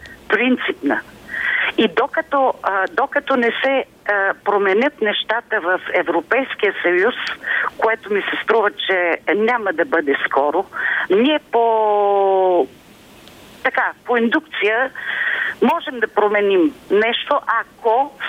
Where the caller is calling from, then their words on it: Pleven, Pleven Province, Bulgaria; съм от Плевен.